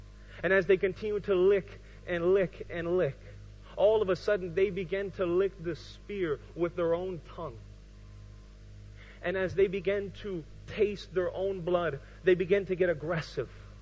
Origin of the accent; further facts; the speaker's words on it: United States; the Native Americans were actually the first ones to inhabit America, my home country.